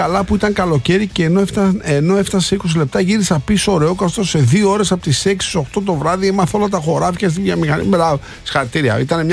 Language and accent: Greek; Xino Nero, Western Macedonia, Greece; Να πάμε στο χωριό μου το ξινό νερό λίγο έξω από τη Φλόρινα.